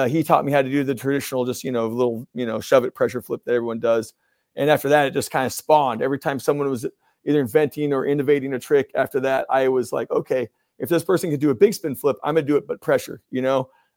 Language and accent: English; Vancouver, Washington, United States; also born or lived in Kenosha, United States; I grew up in Vancouver, Washington, right across the river from Portland, Oregon. I grew up in the Couve.